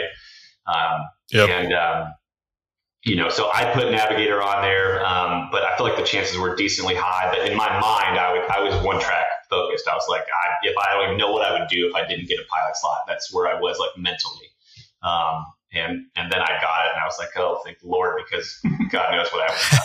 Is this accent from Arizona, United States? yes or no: yes; Tucson, Arizona, United States; But we grew up in Tucson, Arizona, and they had a great deal when you were a kid, 18 years and younger.